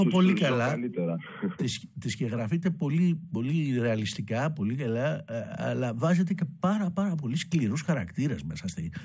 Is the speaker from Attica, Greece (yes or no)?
yes; Piraeus, Attica, Greece; εγώ είμαι Πειραιώτης αλλά ο πατέρας μου είχε γεννηθεί και μεγαλώσει στο Βόλο